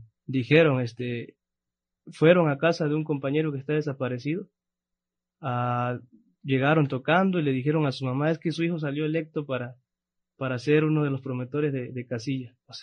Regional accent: Mexico; somos mexicanos

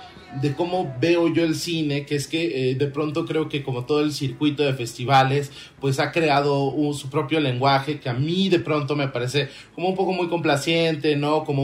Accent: Veracruz, Mexico; now in Mexico City, Mexico; yo crecí en la provincia profunda, soy de Veracruz, muy al

